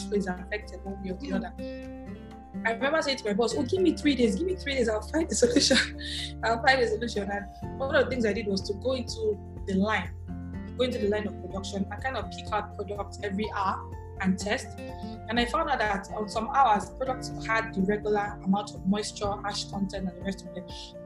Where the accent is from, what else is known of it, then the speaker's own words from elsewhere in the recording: Nigeria; also born or lived in United States; even though I grew up in Nigeria, I say I did most of my growing up really in the US